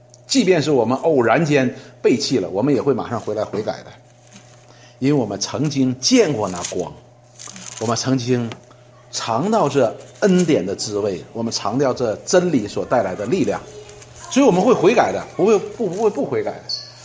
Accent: China; 我们中国人有个概念叫什么

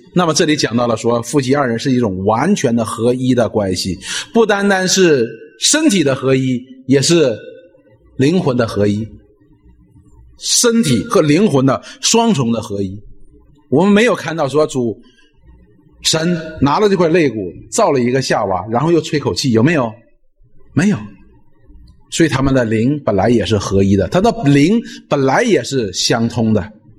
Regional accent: China; 所以我们中国人呢，实际上是有些时候呢会有一些问题的

